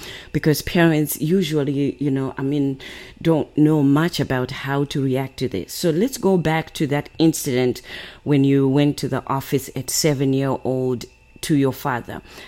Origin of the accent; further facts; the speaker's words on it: Zimbabwe; I'm originally from Zimbabwe